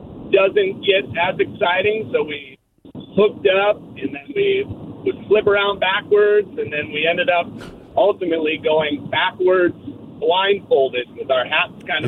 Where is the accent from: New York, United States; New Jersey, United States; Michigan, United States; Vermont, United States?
Vermont, United States; So I was probably about 10 years old, and I grew up in Vermont on a small farm